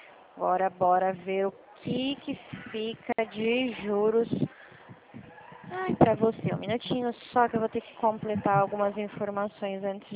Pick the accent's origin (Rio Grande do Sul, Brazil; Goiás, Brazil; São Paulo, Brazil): São Paulo, Brazil; Dracena; Eu sou aqui de Dracena. Tô pertinho aqui de você.